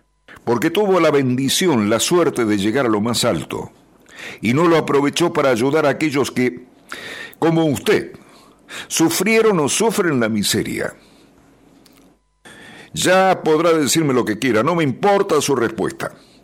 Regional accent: Argentina; Soy argentino, pero no quiero ser argentinista.

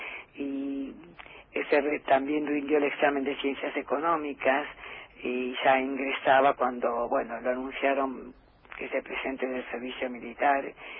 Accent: Banfield, Buenos Aires Province, Argentina; Yo soy de Banfield, y el pueblo de Banfield es como que nos acompañó y nos sigue acompañando en todo

